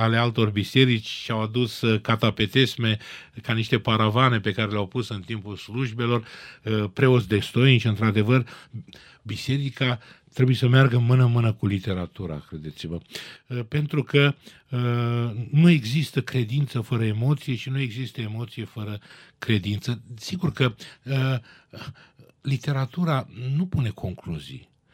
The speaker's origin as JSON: {"language": "Romanian", "country": "Romania", "said": "n-am niciun complex că sunt român, sigur, sunt și armean"}